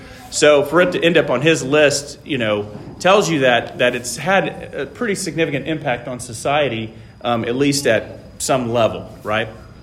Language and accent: English; Taiwan; You know, I grew up in Taiwan, and in the funerals that took place there, it wasn't unusual for there to be paper cars or paper airplanes